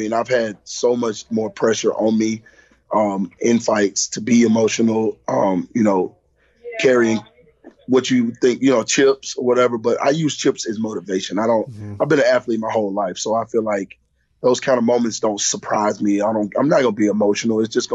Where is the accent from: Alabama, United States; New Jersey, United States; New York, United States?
Alabama, United States; Yeah, man. It's Bama. We're from Bama, man.